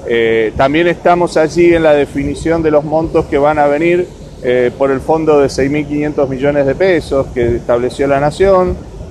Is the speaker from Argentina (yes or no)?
yes; Santa Fe, Argentina; la verdad que como santafesino lo vivo con mucha felicidad, con mucha emoción